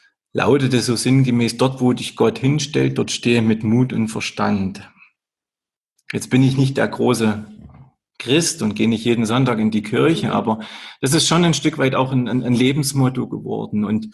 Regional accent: Saxony, Germany; Viele Jahre war das Erzgebirge meine Heimat.

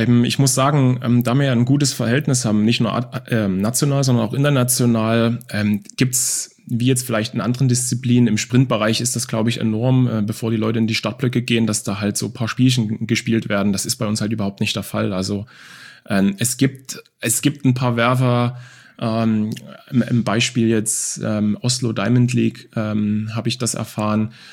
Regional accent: Dresden, Saxony, Germany; ich bin in Dresden, in Leubnitz-Neuostrau groß geworden, in einer Plattenbausiedlung. Wir hatten eine Vierraumwohnung oder 3,5-Raumwohnung auf 70, 75 Quadratmeter.

